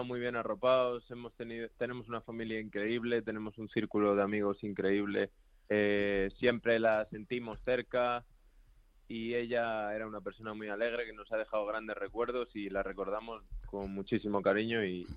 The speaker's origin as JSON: {"language": "Spanish", "town": "Madrid", "region": "Community of Madrid", "country": "Spain", "tie": "born or raised there", "also_born_or_lived": "Galicia", "said": "yo de DNI sí que soy gallego, pero me he criado en Madrid"}